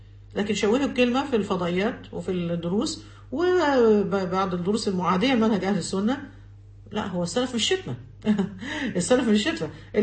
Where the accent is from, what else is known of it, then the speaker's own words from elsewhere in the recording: Egypt; جبل أحد الكبير اللي هو زي جبل مقطم عندنا في مصر